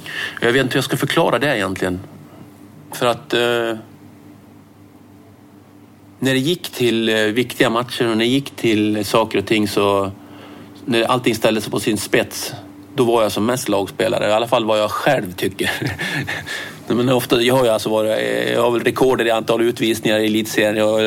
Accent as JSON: {"language": "Swedish", "town": "Borlänge", "region": "Dalarna County", "country": "Sweden", "tie": "born or raised there", "said": "när jag växte upp i Borlänge. Då var jag nog 13 år faktiskt"}